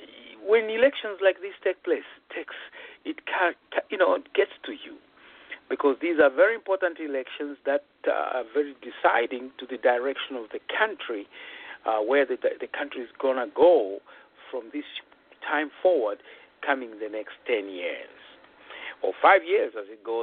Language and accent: English; Zambia; As you might well know now, I'm originally from Zambia.